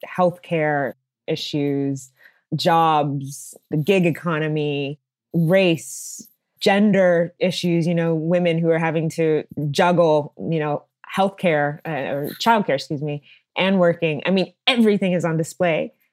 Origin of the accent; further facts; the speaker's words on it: Dallas, Texas, United States; I'm actually, you know, speaking to you now from Dallas, Texas, which is my hometown. So I'm kind of hiding with mom and dad.